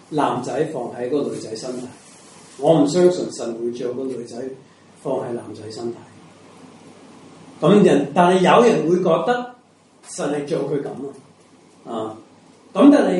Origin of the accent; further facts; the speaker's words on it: Macau; born there; 点解我澳门出世唔系香港出世？